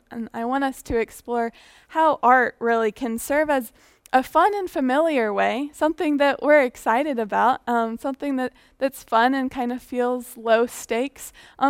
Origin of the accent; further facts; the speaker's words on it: Franklin, United States; because I'm from Franklin.